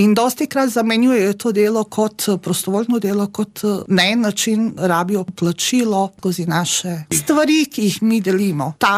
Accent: Banja Luka, Republika Srpska, Bosnia & Herzegovina; now in Slovenia; Ko sem prišla v Slovenijo, seveda, zato, ker sem iz Banja Luke, sem poslušala predvsem bosansko glasbo, takratni bosanski rock.

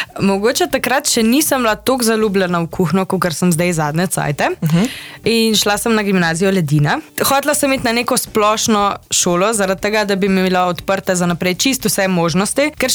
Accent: Cerknica, Inner Carniola–Karst, Slovenia; Kakor veste, sem iz Notranjske, iz Cirkence. V bistvu na glas mi še malo bolj v Loško dolino šibano, ker sem original tam

